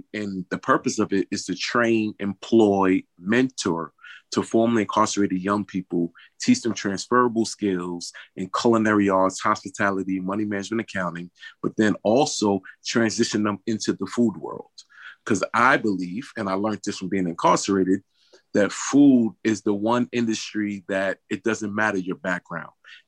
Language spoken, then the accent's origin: English; New York, United States; now in Connecticut, United States; I'm from New York. I live in Connecticut.